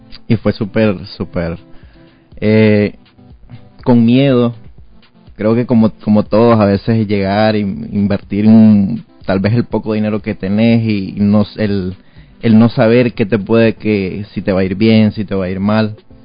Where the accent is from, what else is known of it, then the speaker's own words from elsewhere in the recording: Nicaragua; como buen Nica